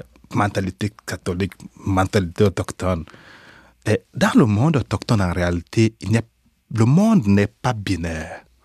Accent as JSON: {"language": "French", "country": "Nigeria", "said": "C'est pas seulement ici, je connais cela même chez nous, au Nigeria ou en Afrique."}